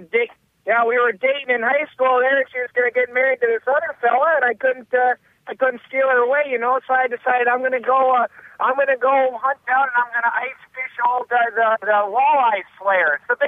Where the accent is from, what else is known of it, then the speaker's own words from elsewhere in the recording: Moose Lake, Minnesota, United States; I'm from Moose Lake, Minnesota.